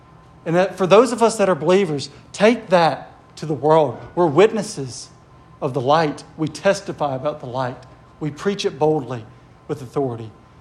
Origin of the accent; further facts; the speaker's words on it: Tupelo, Mississippi, United States; I was the last from Tupelo, Mississippi to be expected to move to New Orleans and go to a seminary, let alone be a pastor or a preacher